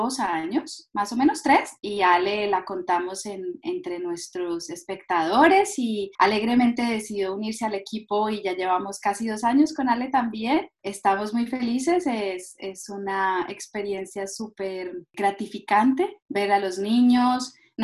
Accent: Bogotá, Colombia; Originariamente soy de Bogotá, Colombia.

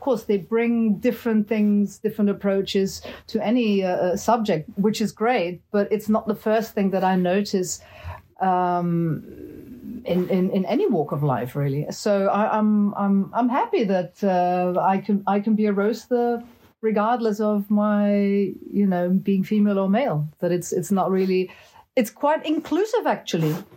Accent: Austria; first language French; English is a second language; now in United Kingdom; I actually grew up on the continent. I grew up in Austria, but I'm British, and my mother tongue is French, so you might kind of notice a bit of an accent. But I've lived in England now since 1985, nonstop

